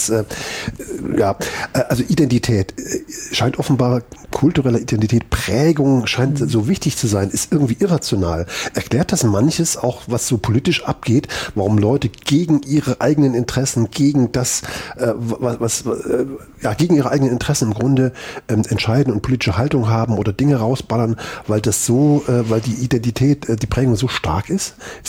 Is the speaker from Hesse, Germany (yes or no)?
no; Thuringia, Germany; Es ist auch wichtig zu sagen, wir kommen aus Ostthüringen.